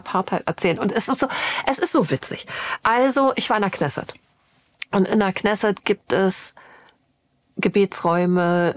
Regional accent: East Germany, Germany; denn ich komme ja aus Osteuropa, ich bin ja DDR-Bürgerin. Ich könnte in Tel Aviv auch mit Russisch durchkommen.

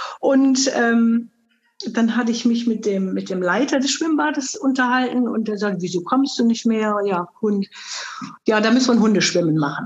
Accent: Solingen, North Rhine-Westphalia, Germany; Wir kommen aus Solingen und das ist Solinger Platt.

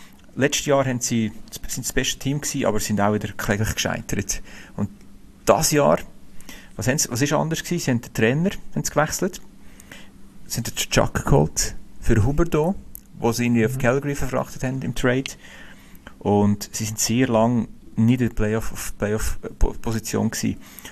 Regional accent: Switzerland; von mir als Schweizer.

